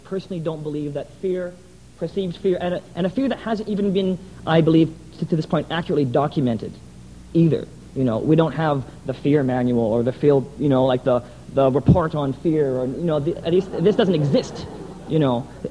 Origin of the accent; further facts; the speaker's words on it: Victoria, British Columbia, Canada; I'm born and raised in Victoria, and I've seen a real growth here.